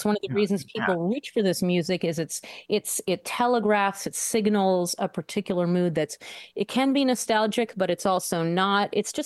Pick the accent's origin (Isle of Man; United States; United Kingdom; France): France; You know, what's interesting is growing up in France, the French see jazz as pop music.